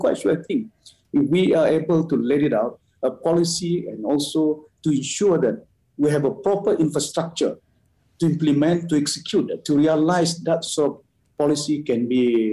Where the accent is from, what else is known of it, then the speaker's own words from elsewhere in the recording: Sabah, Malaysia; working closely with the local district doctors in my hometown. And I told, almost every week I communicate, even the director of health in Sabah as well.